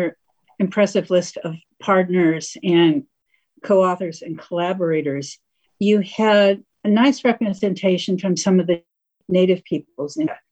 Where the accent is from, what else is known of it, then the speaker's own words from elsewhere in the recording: Ohio, United States; when I first came to the Pacific Northwest, I grew up in Ohio, flat.